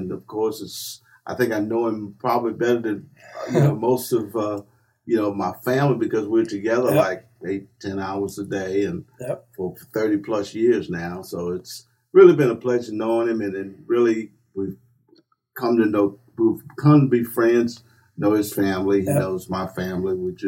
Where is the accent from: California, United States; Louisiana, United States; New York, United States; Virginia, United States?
Louisiana, United States; Jeanerette; Grew up in Jenneret, Louisiana, right outside of New Iberia, and it's a little country town.